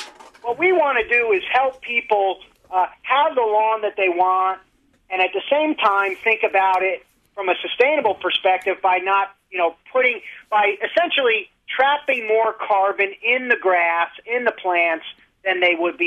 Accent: New York, United States; I'm from the New York City area.

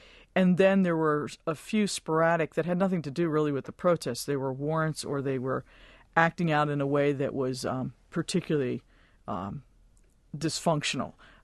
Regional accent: Washington, District of Columbia, United States; And I grew up in the Washington, D.C. Area.

